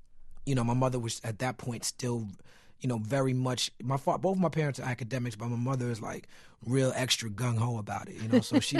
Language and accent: English; Brooklyn, New York, United States; That's an image that I grew up with living in Brooklyn.